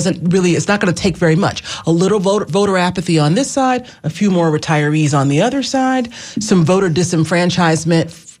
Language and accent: English; Florida, United States; see, I'm from North Florida, so I speak hillbilly, too, the Black version.